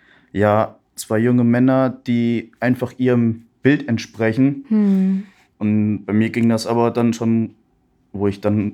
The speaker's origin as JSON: {"language": "German", "region": "Hesse", "country": "Germany", "tie": "born or raised there", "also_born_or_lived": "Cologne", "said": "Ja, also ich bin im Vogelsberg geboren und wohne da auch noch."}